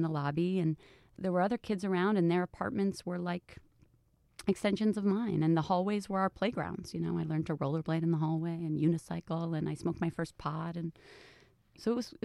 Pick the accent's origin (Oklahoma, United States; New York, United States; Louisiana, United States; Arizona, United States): New York, United States; New York City; So, you know, growing up in the Chelsea was, it's funny because, you know, everybody thinks of it as this wild and probably inappropriate place to raise a child